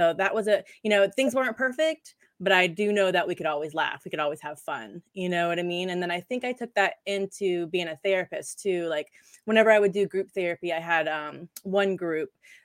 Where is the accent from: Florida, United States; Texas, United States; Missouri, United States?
Florida, United States; I grew up pretty poor in Florida.